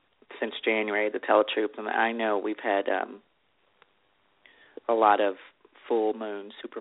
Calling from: Texas, United States; I'm in Texas, and I'm wonderful.

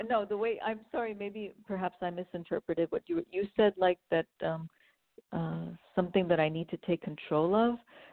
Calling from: California, United States; I'm in California, also in the Bay Area.

